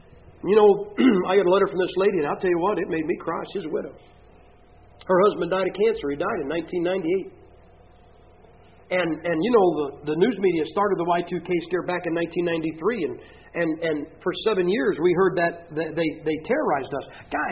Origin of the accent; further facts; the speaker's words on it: Ohio, United States; I tell people, I said, I'm from Ohio, where our state bird is the cardinal.